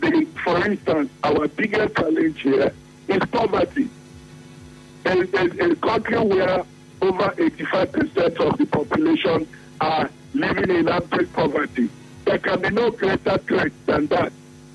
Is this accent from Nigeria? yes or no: yes; Nigeria; I owe nobody my apologies for being a Nigerian, and I'm proud to be a Nigerian.